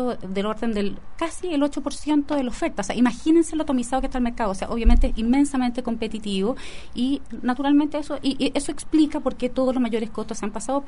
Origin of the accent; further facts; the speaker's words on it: Chile; Nos estamos disparando como chilenos los pies